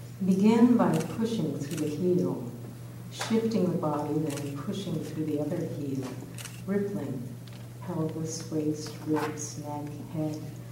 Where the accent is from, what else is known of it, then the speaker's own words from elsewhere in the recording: California, United States; I'm a Californian, and these poems were written a couple of years ago